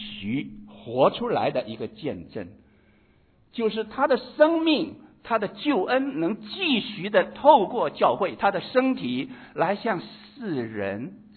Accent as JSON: {"language": "Chinese", "country": "China", "said": "因为孔子是我们中国人心目中非常伟大的一位思想家，一位老师。"}